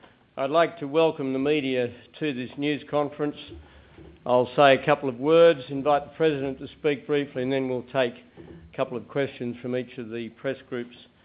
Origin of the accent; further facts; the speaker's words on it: Sydney, New South Wales, Australia; I welcome you very warmly on a personal basis to my hometown of Sydney, Australia's largest city, and in my view, the most beautiful big city in the world.